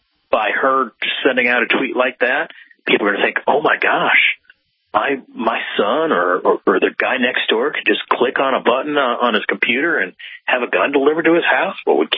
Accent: St. Louis, Missouri, United States; born or raised there

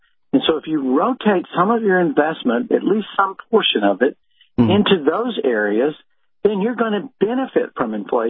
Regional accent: Texas, United States; Well, growing up in Tornado Alley

